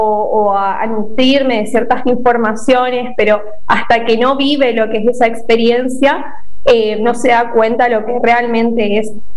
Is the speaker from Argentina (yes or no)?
yes; Formosa, Argentina; de Formosa.